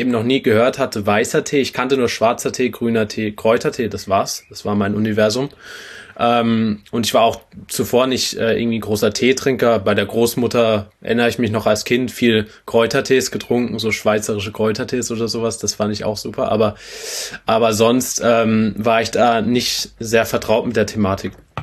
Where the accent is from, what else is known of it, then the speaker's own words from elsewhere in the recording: Baden-Württemberg, Germany; bin aus Nähe von Karlsruhe